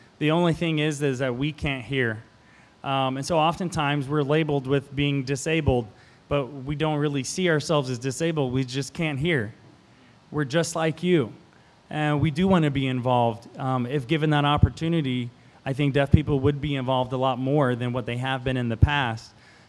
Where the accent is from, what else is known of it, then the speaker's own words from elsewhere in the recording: Mississippi, United States; now in Mobile, United States; I live in Mobile, Alabama. I was born and raised in Mississippi. I grew up in an Episcopal church my whole life.